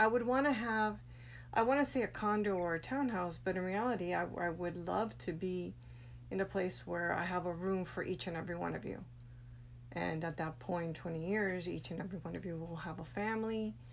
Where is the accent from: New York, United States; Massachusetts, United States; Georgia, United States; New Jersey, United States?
New Jersey, United States; born there; now in Miami, United States; Well, I've only lived here in Miami, and then I was born in New Jersey.